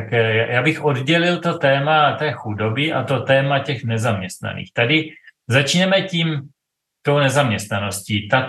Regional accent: South Moravian Region, Czechia; now in Dubai, United Arab Emirates; tak my jsme z Jižní Moravy, že jo? My nějaký to deci vínka si nalijeme rádi a tady v Dubaji s tím není problém.

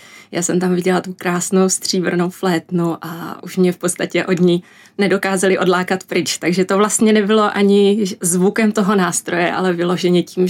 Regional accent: Jeseník, Olomouc Region, Czechia; já jsem původem z Jeseníku.

